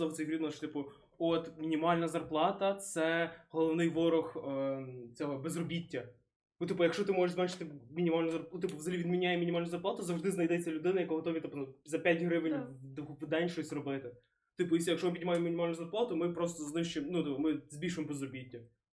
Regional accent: Ternopil, Ternopil Oblast, Ukraine; я з Тернополя

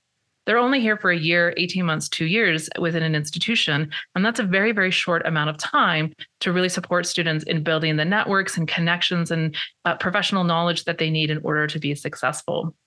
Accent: Canada; also born or lived in United States; so I'm Canadian and I studied in the States

